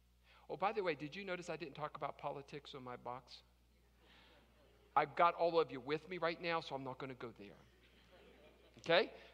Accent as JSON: {"language": "English", "region": "West Virginia", "country": "United States", "said": "Now, I'm from West Virginia. I was sharing this with somebody on Friday. I'm from West Virginia. I own it."}